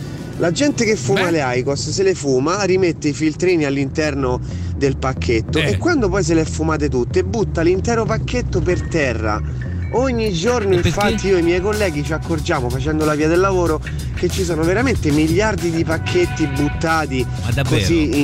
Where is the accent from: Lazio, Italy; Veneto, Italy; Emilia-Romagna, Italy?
Lazio, Italy; Rome; vabbè che siamo romani, siamo dei zozzoni in linea di massima